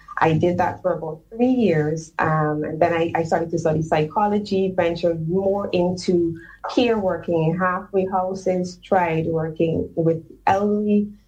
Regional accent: Essequibo, Guyana; born there; I grew up with my mother and my stepfather and my two brothers. So I'm 35. I was born in Essequibo. So that's out of the town, out of the city. I was born in the country. So I'm a country girl at heart.

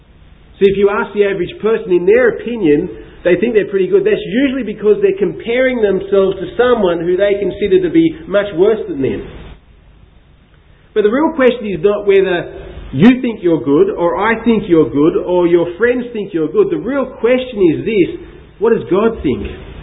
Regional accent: Australia; Sometimes when I'm there and people find out I'm Australian, they say, hey, go home.

